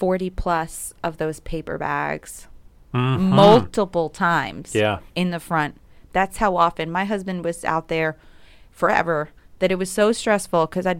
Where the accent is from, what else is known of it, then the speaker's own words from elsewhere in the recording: New York, United States; I grew up in New York, but it's right outside of New York City, but it was very suburban, real quick in New York.